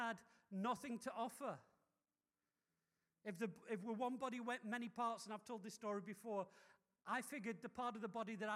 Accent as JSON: {"language": "English", "region": "England", "country": "United Kingdom", "moved": "as an adult", "lives_now": "South Africa", "said": "But a couple of months after I arrived was the first elections, and I couldn't vote, being an Englishman, but I had friends."}